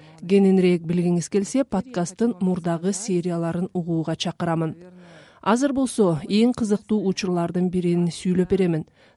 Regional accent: Kyzyl-Kiya, Batken Region, Kyrgyzstan; Менин кичи мекеним Кызылкыя шаарында

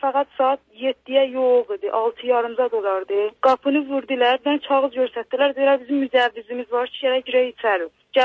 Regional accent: Iran; Xo, vəxt ki, mən türkəm, türkçü danışaram. Lüzum yoxdur ki, alay türkçünə mən farsı danışmadım. Lüzum yoxdur ki, bir məmləkətin ki, 35 milyon nəfər türkçü vardı.

